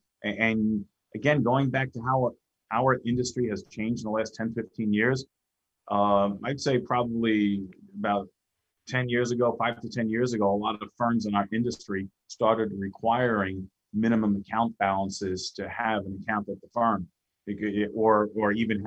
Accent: Flushing, New York, United States; But I grew up in Flushing, Queens.

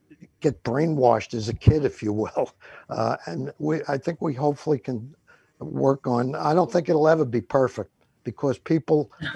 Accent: New York, United States; You know, I'm down in Jacksonville, Florida, all of a sudden, a native New Yorker.

